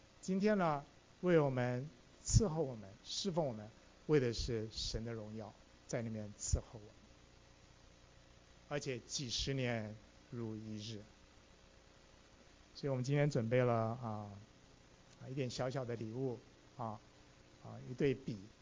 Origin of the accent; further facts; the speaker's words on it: South Korea; 我们都是在韩国一起长大的，